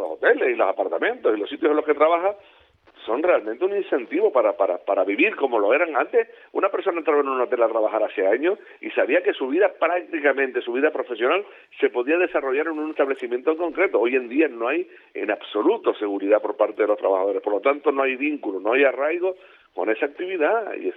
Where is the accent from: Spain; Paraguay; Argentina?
Spain; Canary Islands; pero como canario y como persona que tiene la oportunidad de hablar aquí en esta casa